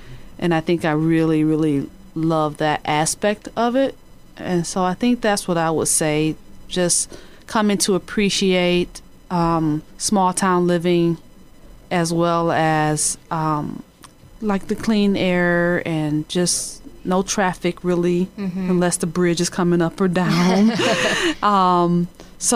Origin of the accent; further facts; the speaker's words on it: Detroit, Michigan, United States; Like, I'm from Detroit. It's 550 miles. It's a 9-hour drive. And I didn't like being so far from family.